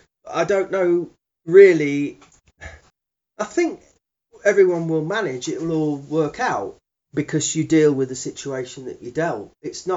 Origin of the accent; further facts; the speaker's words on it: United Kingdom; my growing up in Britain, seeing it turn more and more into the 51st state of America.